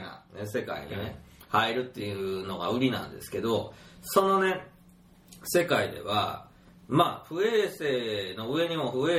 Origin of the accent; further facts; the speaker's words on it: Kansai, Japan; やっぱ関西人なんでね